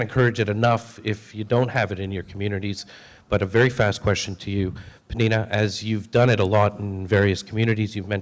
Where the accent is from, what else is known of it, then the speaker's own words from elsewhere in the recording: Montreal, Quebec, Canada; I'm from Montreal, Canada.